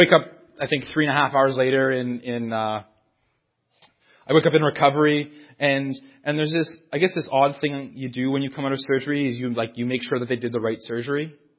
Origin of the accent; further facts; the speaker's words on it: Timmins, Ontario, Canada; I was from Timmins. I'd been going to Hamilton every 2 weeks.